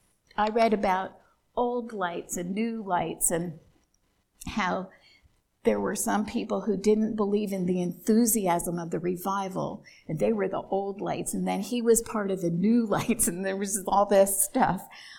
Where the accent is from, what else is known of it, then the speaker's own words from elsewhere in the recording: New Jersey, United States; And of course, that piqued my interest since I'm from New Jersey.